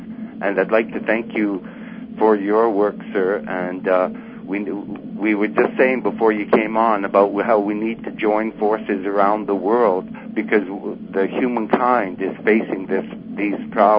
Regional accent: Canada; and Calvin and I and Jim do as Canadians.

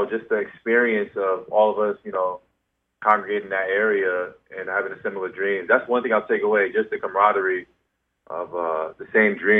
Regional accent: New York City, New York, United States; And just growing up in New York City, and then when you travel to other places, you realize that New York City just has something special with basketball.

